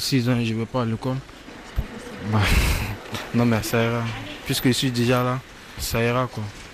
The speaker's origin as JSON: {"language": "French", "country": "Côte d’Ivoire", "said": "Moi, je suis ivoirien et l'autre, il est malien."}